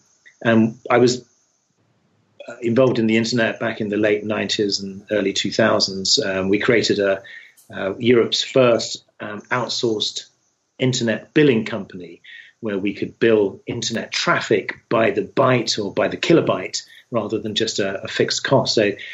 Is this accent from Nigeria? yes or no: no; England, United Kingdom; now in United States; I'm not from round here. I was originally from the UK. I was born just outside London and moved to the US 4.5 years ago.